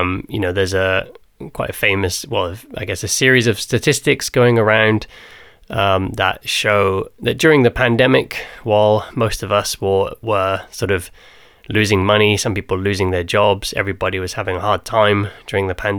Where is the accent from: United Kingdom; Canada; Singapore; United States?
United Kingdom; South East England; it's been a long time since I lived in my hometown, which is in the south of England.